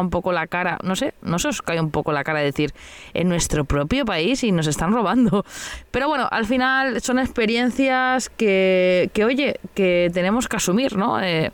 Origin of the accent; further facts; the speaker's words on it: Mataró, Catalonia, Spain; A mí me robaron en Mataró, en mi casa, en donde pone el DNI, que yo nací, o sea, en mi ciudad natal.